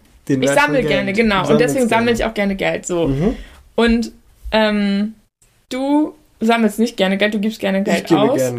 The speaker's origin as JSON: {"language": "German", "region": "Hamburg", "country": "Germany", "tie": "born or raised there", "said": "Aber wir sind aufgewachsen in, also Hamburg allein schon Hamburger relativ privilegiert und Hamburger Vorort."}